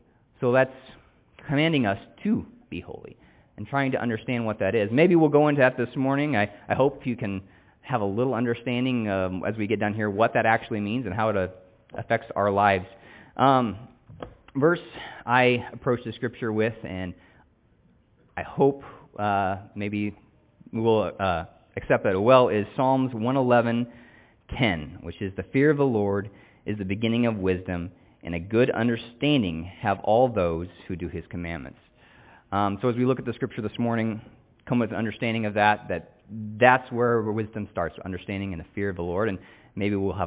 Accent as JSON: {"language": "English", "region": "Oklahoma", "country": "United States", "tie": "born or raised there", "said": "Growing up in the South, Oklahoma, I was a very predominant Baptist community that I grew up in."}